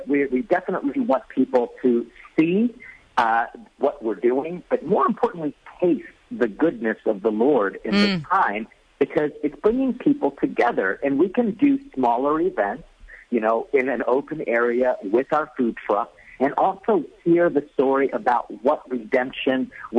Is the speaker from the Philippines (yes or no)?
yes; Philippines; I can't wait for karaoke night, being Filipino.